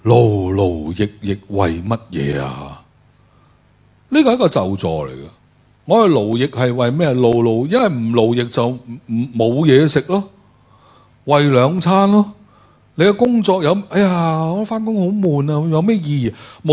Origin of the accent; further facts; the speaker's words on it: Guangdong, China; 我哋廣東人有句説話話